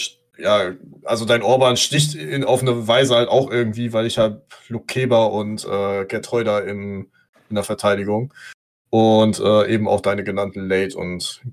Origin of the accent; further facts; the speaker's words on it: Freiburg, Baden-Württemberg, Germany; Daneben die beiden Freiburger in meiner Heimat